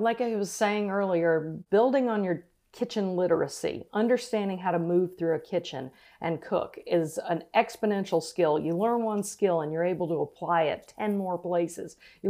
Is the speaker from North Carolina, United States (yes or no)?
yes; North Carolina, United States; I come from North Carolina originally, so we talk to everybody.